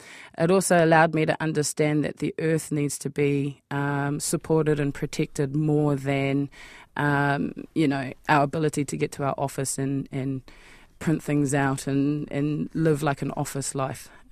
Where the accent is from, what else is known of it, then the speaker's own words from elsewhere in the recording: Upanuni, Northland, New Zealand; I'm from Upanuni in the South Hokianga, the centre of the universe, just saying.